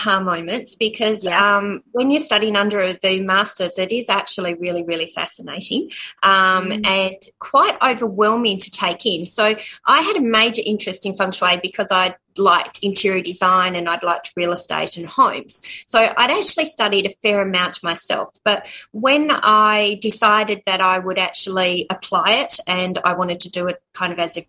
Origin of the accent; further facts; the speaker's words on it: Australia; I'm blonde and I'm Australian